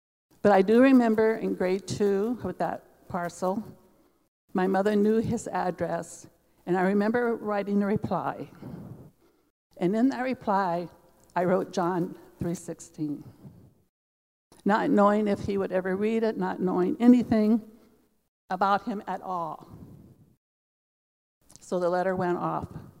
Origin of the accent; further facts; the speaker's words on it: Peoria, Illinois, United States; born there; I was born in Peoria, Illinois, in the late 40s.